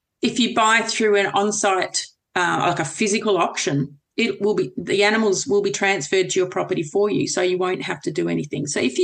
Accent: Lake Grace, Western Australia, Australia; So I was born in Lake Grace in Western Australia and grew up south of Killarney on the Rabbit Proof Fence Road with three brothers, and I just wanted to be a farmer. I'm a fifth generation Australian farmer.

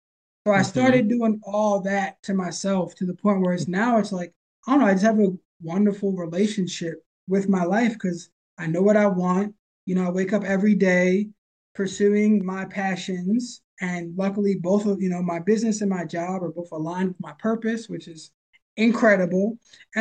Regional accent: Philadelphia, Pennsylvania, United States; I grew up in Philly.

